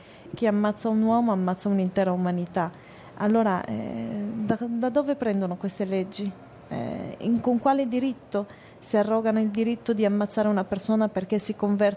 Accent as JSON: {"language": "Italian", "country": "Morocco", "said": "Cioè il mio paese, io parlo in quanto marocchina, io lo ritengo un paese moderato."}